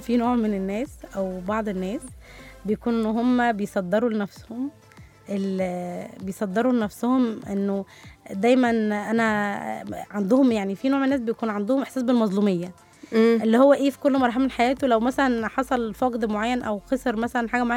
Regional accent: Egypt; احنا عندنا في مصر الثانوية العامة،

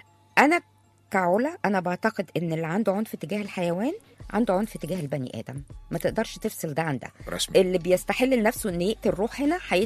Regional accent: Cairo, Cairo Governorate, Egypt; إنما إحنا عندنا في القاهرة وفي حتت كتير من اللي بيعذبوا فيها الكلاب

